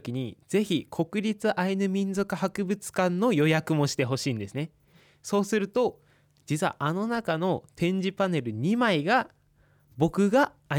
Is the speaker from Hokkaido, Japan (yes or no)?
yes; Shizunai, Hokkaido, Japan; 僕の生まれ育った静内、新日高町静内のあの辺りっていうのは昆布がものすごく昔からずっと取れるんですね。